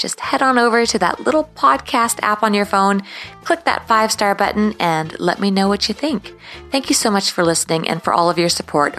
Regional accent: Canada; You know that as a Canadian

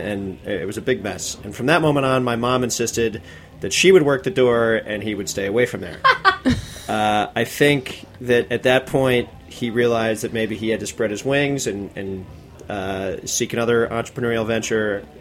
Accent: New York City, New York, United States; Yeah, I was born and raised in Manhattan. Up in Harlem, actually. Not far from 119th Street and Frederick Douglass.

